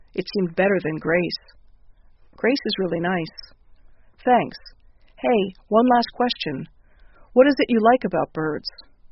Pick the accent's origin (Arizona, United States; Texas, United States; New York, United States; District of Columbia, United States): District of Columbia, United States; Washington; born or raised there